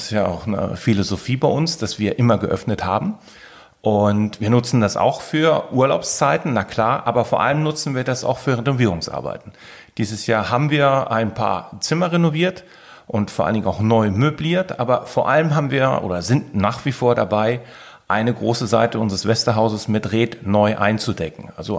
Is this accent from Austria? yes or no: no; Keitum, Schleswig-Holstein, Germany; bin jetzt 58 Jahre alt. Ich bin ein gebürtiger Sylter, Keitumer